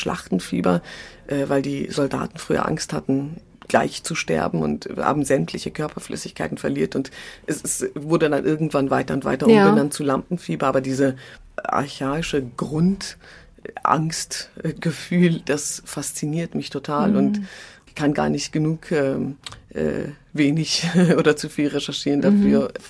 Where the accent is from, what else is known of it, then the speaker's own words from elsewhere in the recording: Berlin, Germany; Ich bin eben in Neukölln aufgewachsen, im schwierigen Bezirk in Berlin